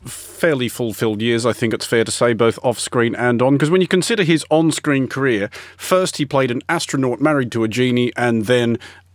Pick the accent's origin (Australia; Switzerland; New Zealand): Australia; growing up in Australia